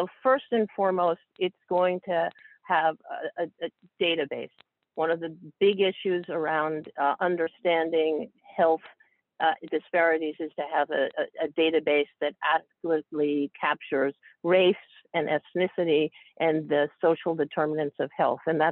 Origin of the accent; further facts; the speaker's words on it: New York, United States; I am a New Yorker by upbringing, and I am very committed to this city.